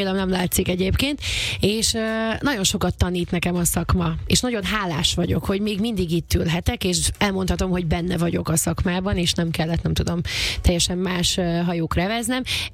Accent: Vojvodina, Serbia; born there; Én már előtte is énekeltem aktívan Vajdaságban, ugye vajdasági szülött vagyok, és hát nagyon kevés lehetőségünk volt kisebbségi magyarként egyébként ott karriert befutni

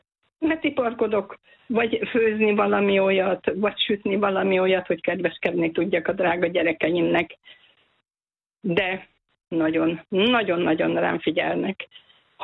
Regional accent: Great Hungarian Plain, Hungary; Annál is inkább, hogy ugye én az Alföldről kerültem ide a hegyvidékre. Én a hegyvidéket nem szeretem, én most is az Alföldet szeretem.

